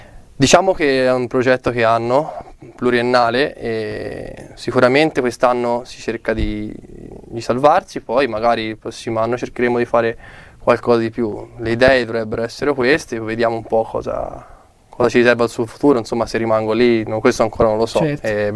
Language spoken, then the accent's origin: Italian; Pistoia, Tuscany, Italy; vengo da Pistoia